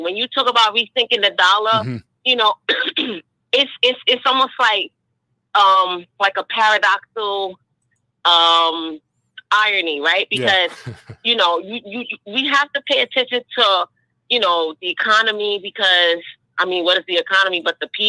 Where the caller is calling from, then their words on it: Brooklyn, New York, United States; I'm calling from Brooklyn.